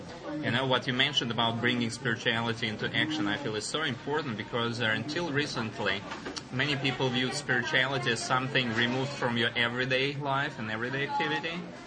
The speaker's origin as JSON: {"language": "English", "country": "Russia", "second_language": "English", "said": "And I'm originally from Russia, and this is where I consider my home still is. I have a plot of land in one of Russia's new eco-villages"}